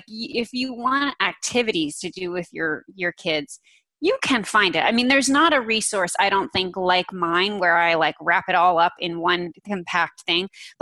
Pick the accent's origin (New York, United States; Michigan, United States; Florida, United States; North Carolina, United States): North Carolina, United States; also born or lived in New Jersey; I live in North Carolina. I'm pretty much from North Carolina.